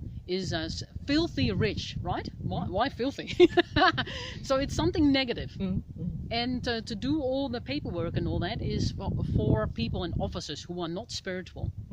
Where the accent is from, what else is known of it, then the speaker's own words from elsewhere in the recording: Netherlands; English is a second language; Most people think I've written in Dutch because I'm from Holland.